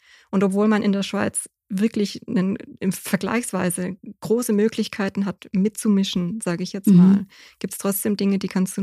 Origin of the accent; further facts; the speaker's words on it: Germany; Oder ich meine, aus Deutschland kommend, hast du diesen Freiheitsgedanken gar nicht so stark. Also ich bin auf dem Dorf aufgewachsen, da waren alle bürgerlich, schon immer, oder?